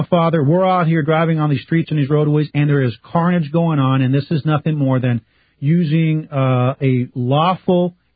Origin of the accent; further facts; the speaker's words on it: Los Angeles, California, United States; now in Texas, United States; I'm from L.A. I know. I'm from Texas now, buddy.